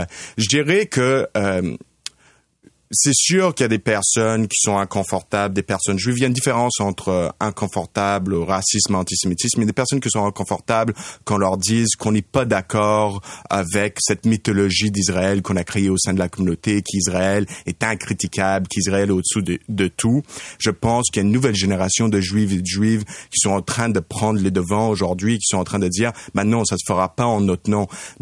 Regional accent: Canada; je suis d'origine juive, je suis canadien, juif, ashkenaz du côté de ma mère, séfarade du côté de mon père

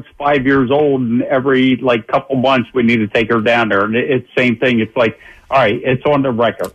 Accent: Delaware, United States; I'm from Delaware. I'm the same age as him. Grew up playing against him in Little League, high school, and everything.

